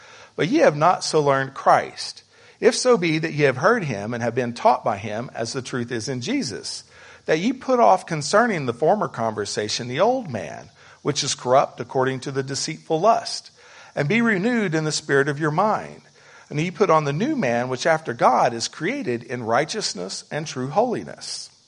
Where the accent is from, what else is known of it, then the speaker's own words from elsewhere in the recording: Louisiana, United States; I'm from Louisiana, so we're going to go for this, just for this example, with yellow and gold.